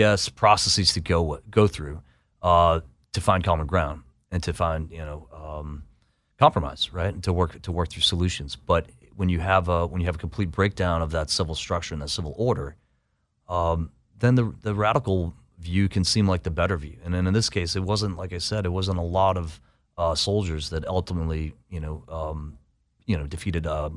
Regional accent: Boston, Massachusetts, United States; I might not be welcome. I'm from Boston.

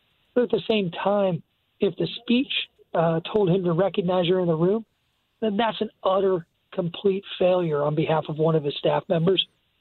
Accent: Illinois, United States; nothing has changed with the immense over-access to abortion services in my home state of Illinois.

